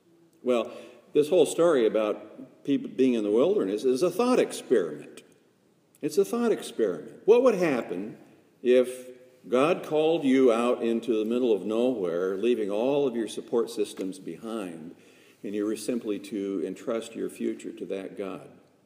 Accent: Oregon, United States; You know, I grew up in Oregon, where there are state parks and federal parks, and there are wilderness areas.

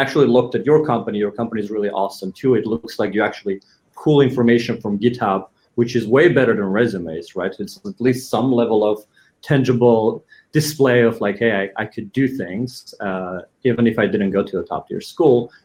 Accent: Yerevan, Armenia; moved away as an adult; now in United States; Yeah, I was very much born in Yerevan, born and raised. I moved to the US for college, actually. So I grew up in Armenia And I was something like 18 or 19 when I moved to the US, and my entire family is still there.

